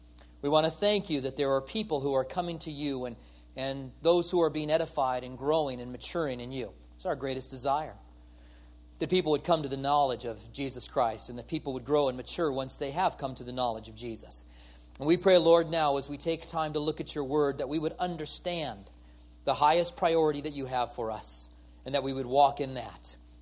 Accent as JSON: {"language": "English", "country": "United States", "said": "You know, I got rights as being American."}